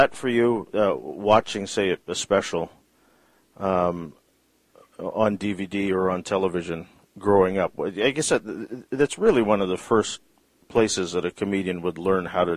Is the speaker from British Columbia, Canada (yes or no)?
yes; Vancouver, British Columbia, Canada; We're about the same age, but I grew up in Vancouver